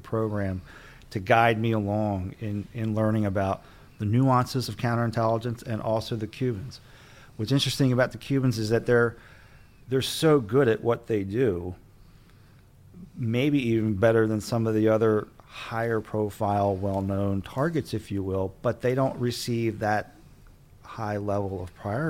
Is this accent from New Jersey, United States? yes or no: yes; New Jersey, United States; I grew up in Jersey and wanted to be the next